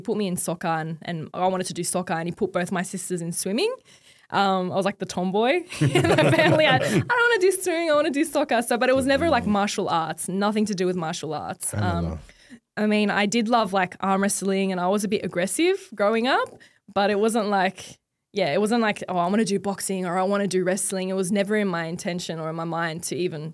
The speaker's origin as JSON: {"language": "English", "country": "Australia", "tie": "born or raised there", "said": "I was born and raised in Australia. Me and my three sisters. My dad came to Australia when he was, I think, 17 years old."}